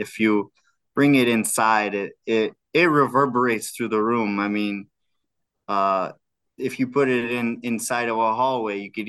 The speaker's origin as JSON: {"language": "English", "country": "United States", "tie": "born there", "said": "Yeah, I was born in America."}